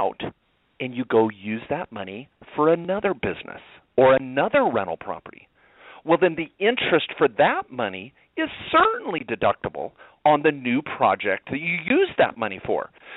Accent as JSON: {"language": "English", "town": "Eugene", "region": "Oregon", "country": "United States", "tie": "born there", "said": "I was born in Eugene, Oregon, and, of course, went to law school in Oregon. And so I am an Oregon Duck fan, except when they're playing the Utes."}